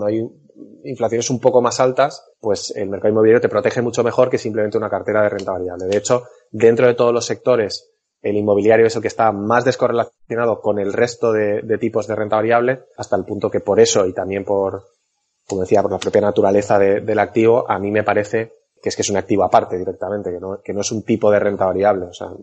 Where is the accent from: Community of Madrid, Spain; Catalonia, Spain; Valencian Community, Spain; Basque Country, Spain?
Valencian Community, Spain; Valencia; Yo, tú dices, soy de Castellón, yo soy de Valencia.